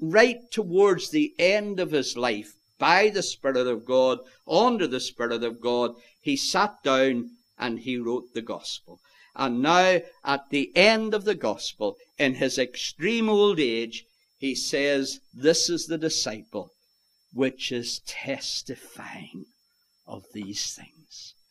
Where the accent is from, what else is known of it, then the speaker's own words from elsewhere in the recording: Ireland; Goodness sake, I'm an Irishman.